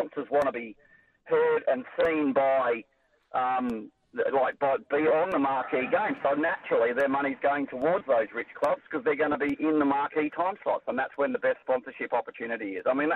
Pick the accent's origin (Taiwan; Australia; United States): Australia; South Australia; I come from God's country.